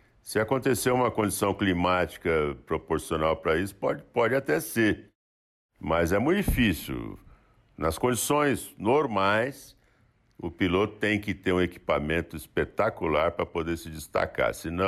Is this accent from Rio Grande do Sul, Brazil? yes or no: yes; Santa Cruz do Sul, Rio Grande do Sul, Brazil; also born or lived in Patos de Minas; Só que eu nasci em Patos de Minas e com 2 anos de idade meu pai foi transferido para Santa Cruz do Sul. Aí eu, menininho, neném, né? Fui morar lá em Santa Cruz do Sul.